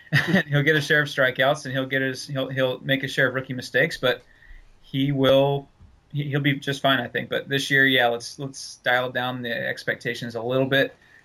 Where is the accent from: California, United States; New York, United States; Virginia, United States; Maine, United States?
California, United States; San Diego; moved away; I grew up in San Diego. I only moved here 2 years ago. So I grew up a Padres fan